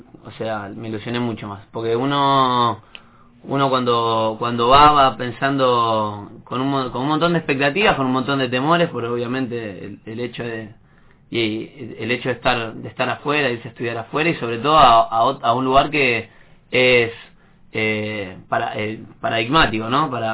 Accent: Buenos Aires, Argentina; now in Neuquén, Argentina; Yo soy de Buenos Aires. Me considero neuquino igual también.

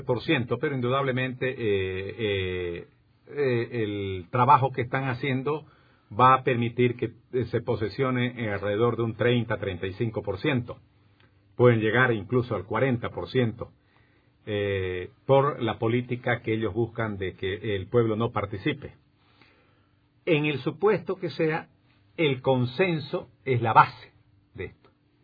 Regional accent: Santa Cruz, Bolivia; yo soy cruceño, yo no creo en la autonomía.

